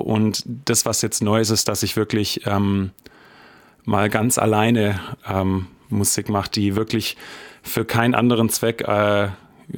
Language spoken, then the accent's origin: German; Baden-Württemberg, Germany; now in Schwäbisch Hall, Germany; Ich komme ursprünglich aus Ludwigsburger Ecke. Genau, bin in Arsberg aufgewachsen. In Ludwigsburg war ich auf der Schule. Und seit 12 Jahren wohne ich jetzt in Schwäbisch Hall mit meiner Frau.